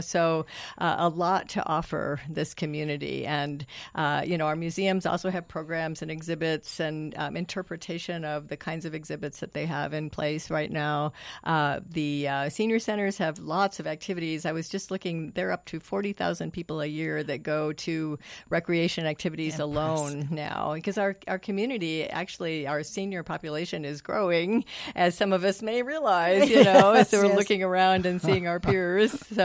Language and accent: English; Illinois, United States; And, I'm from Illinois originally.